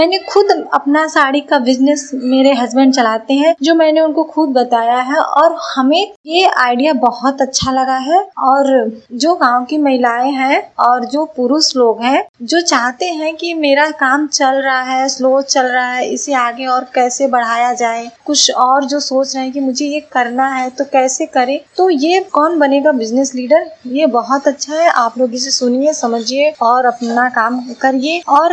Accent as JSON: {"language": "Hindi", "town": "Varanasi", "region": "Uttar Pradesh", "country": "India", "said": "और मैं बनारस की रहने वाली हूँ"}